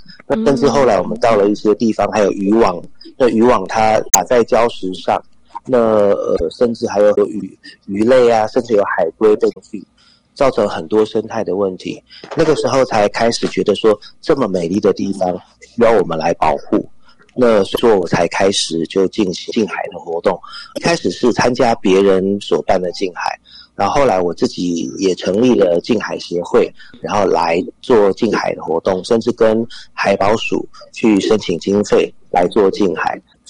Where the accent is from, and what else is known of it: Taiwan